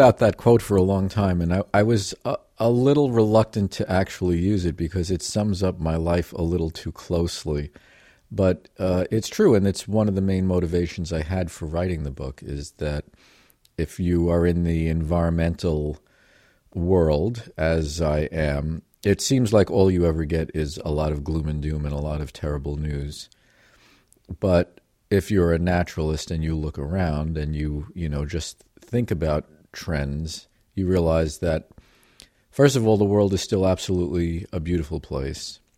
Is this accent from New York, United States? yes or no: yes; New York, United States; because I grew up around Long Island, and I have some perspective.